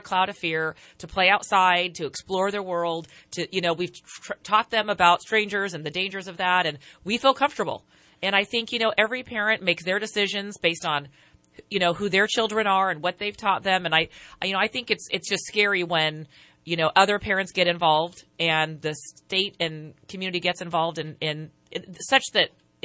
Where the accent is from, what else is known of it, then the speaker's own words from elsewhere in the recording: Yuba City, California, United States; I grew up in Yuba City here in the North State and rode my bike to the public pool.